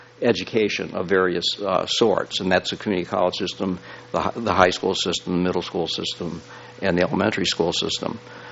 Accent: Midwest, United States; and I grew up in the Midwest and sent them to Ford and General Motors

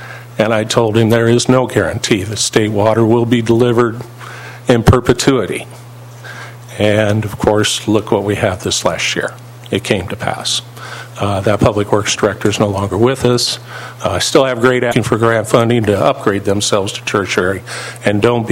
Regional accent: Kansas City, Missouri, United States; I myself come from the Midwest. I grew up in Kansas City. I grew up next to the Missouri River.

